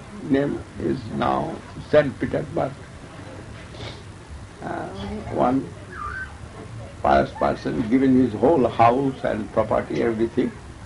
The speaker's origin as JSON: {"language": "English", "country": "India", "second_language": "English", "moved": "yes", "said": "I come out first from India, 1992. And within this period, 10 times I come out from India."}